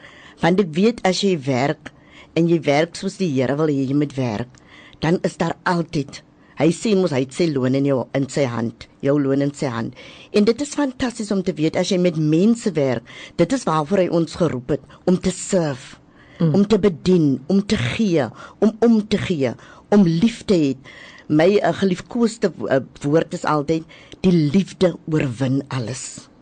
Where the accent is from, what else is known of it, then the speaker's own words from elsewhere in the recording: Bredasdorp, Western Cape, South Africa; born there; Ek is gebore in Bredasdorp, 1958. Ek is ons is twee dogters en drie seuns gewees. My moeder is nou al oorlede en ek het gekom Kaap toe in 1975.